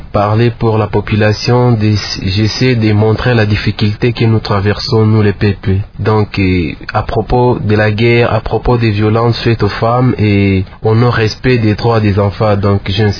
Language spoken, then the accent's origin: French; Goma, North Kivu, DR Congo; ici chez nous à Goma, Swahili ni langue ni iko utilisé sana